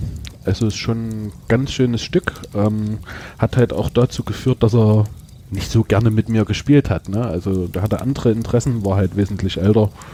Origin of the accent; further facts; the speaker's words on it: Thalheim, Saxony, Germany; Du würdest mich in Thalheim antreffen, das ist im schönen Erzgebirge, also Kreis Stolberg, jetzt Erzgebirgskreis. Und ich habe damals in so einer Plattenbausiedlung gewohnt